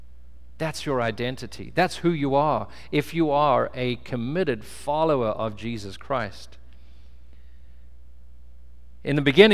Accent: South Africa; born there; But I'm an American citizen, but I was born in South Africa. So I have a South African citizenship, but I'm an African-American of European descent, but an African-American of European descent that speaks an English language.

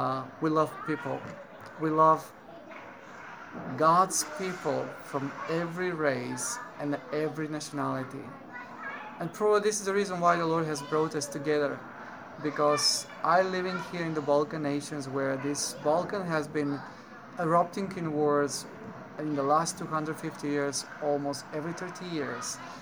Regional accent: North Macedonia; I'm from Macedonia.

